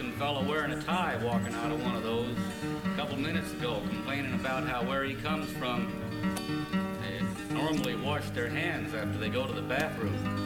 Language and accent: English; Utah, United States; I am from Utah. Out where the men are men and the sheep are all nervous.